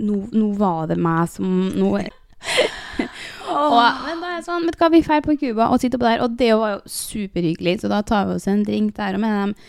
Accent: Trondheim, Trøndelag, Norway; Vi var sånn, ja, vi er fra Trondheim.

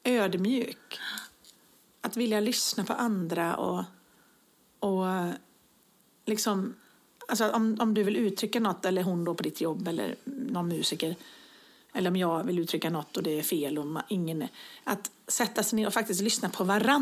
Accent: Viskafors, Västra Götaland County, Sweden; jag kommer ju från Viskafors utanför Borås. Det är precis lika litet samhälle.

